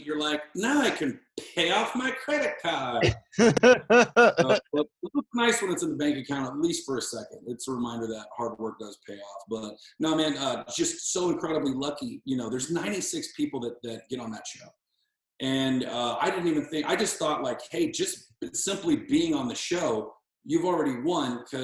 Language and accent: English; Texas, United States; even growing up in Texas, you know, I used to look up to Rodriguez, Linklater, Terrence Malick